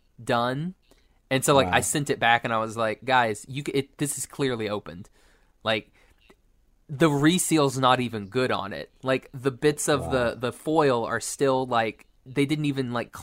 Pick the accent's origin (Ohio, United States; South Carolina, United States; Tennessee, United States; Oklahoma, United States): Oklahoma, United States; Like, I'm from Oklahoma, and I've been to Wynnewood.